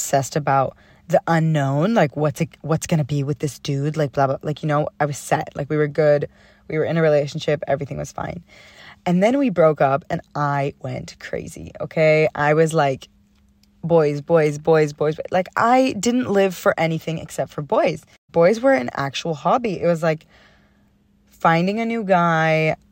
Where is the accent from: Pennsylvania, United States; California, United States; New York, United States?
California, United States; I am 22 years old, just living life. I grew up in the Bay. I'm a Cali girl.